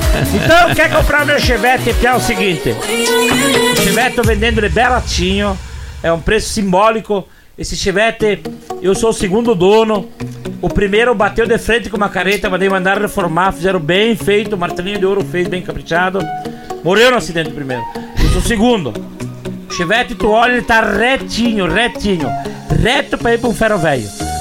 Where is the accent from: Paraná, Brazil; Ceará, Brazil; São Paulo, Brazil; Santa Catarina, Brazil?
Santa Catarina, Brazil; Abelardo Luz; Sou de Abelardo Luz.